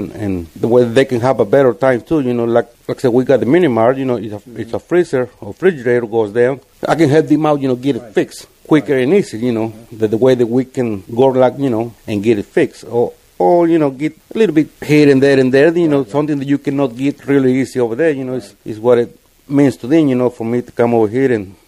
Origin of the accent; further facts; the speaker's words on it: Jicote, Nayarit, Mexico; The state is Nayarit, and my hometown's named Jicote, which is pretty close to Tepic, which is the capital of my state, 22 miles north of it.